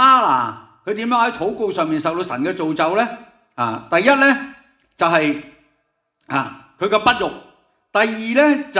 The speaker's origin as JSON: {"language": "Cantonese", "country": "China", "said": "即系好似我哋中国人咁咧，即系都要有仔送终咁样啦"}